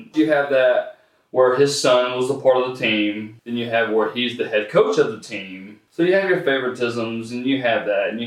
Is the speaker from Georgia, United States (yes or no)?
yes; Gainesville, Georgia, United States; also born or lived in Marietta; Okay, so I was born in Marietta, and it was for 3 months. And then my mom and my dad moved to Gainesville